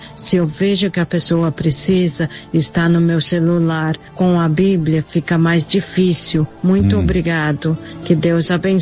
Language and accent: Portuguese; Florida, United States; sou da Flórida.